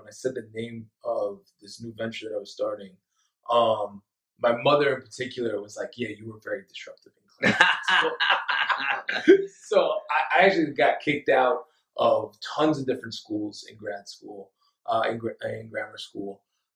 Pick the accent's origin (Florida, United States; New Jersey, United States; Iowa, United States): New Jersey, United States; Union City; I grew up in Union City, New Jersey.